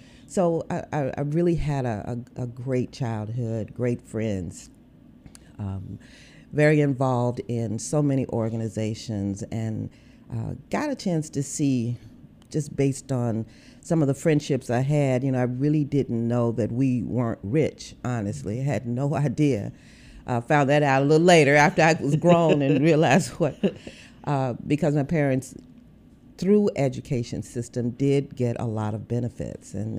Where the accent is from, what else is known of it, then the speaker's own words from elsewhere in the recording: Memphis, Tennessee, United States; Well, grew up in South Memphis, South Parkway, an area that was full of educators.